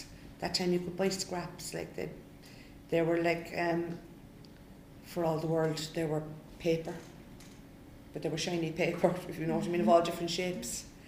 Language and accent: English; Blackpool, North West England, United Kingdom; When I was growing up in Blackpool